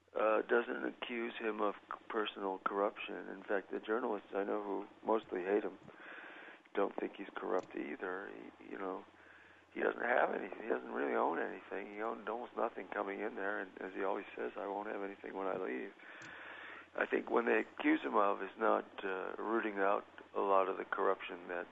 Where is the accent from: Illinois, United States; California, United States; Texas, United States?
Illinois, United States; Chicago; maybe that's because I grew up in Chicago where I had one mayor for my whole life, and now his son is there.